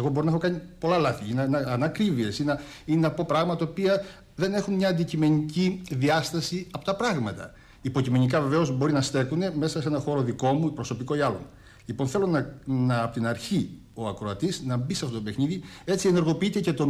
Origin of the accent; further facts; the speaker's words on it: Agrinio, Western Greece, Greece; Το Αγρίνιο.